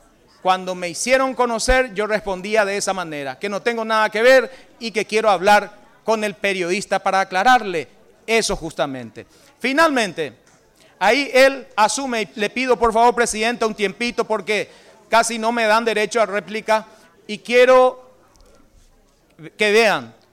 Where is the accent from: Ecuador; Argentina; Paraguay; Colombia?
Paraguay; San Juan Bautista, Misiones; now in Amambay, Paraguay; dice del sur por mí porque soy de San Juan Bautista, actualmente en Amambay